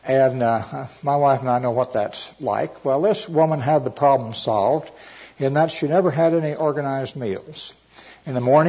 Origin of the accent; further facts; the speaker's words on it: Missouri, United States; My grandfather, I came from Missouri, right across the border from where most of you came from.